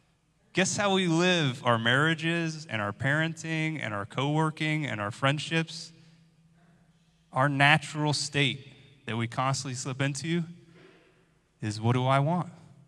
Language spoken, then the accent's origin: English; United States; Like, as an American, like, I'm rich, right?